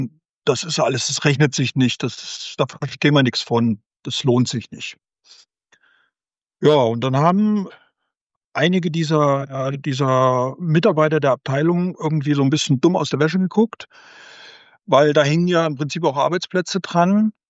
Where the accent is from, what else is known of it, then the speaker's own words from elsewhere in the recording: Suhl, Thuringia, Germany; hat mich dann auch mal besucht in meiner Heimatstadt Suhl.